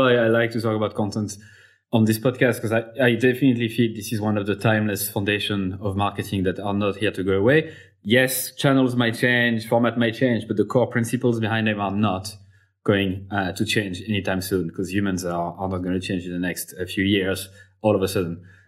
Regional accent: Clermont-Ferrand, Auvergne-Rhône-Alpes, France; English is a second language; it's in my hometown, Clermont-Ferrand in France.

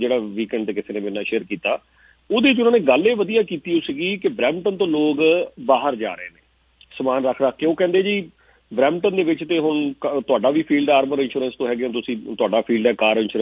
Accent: Punjab, India; but ਜਿਹੜੇ ਅਸੀਂ ਲੱਖਾਂ ਕਰੋੜਾਂ ਦੇ ਵਿੱਚ ਅਸੀਂ ਪੰਜਾਬੀ ਹਾਂ

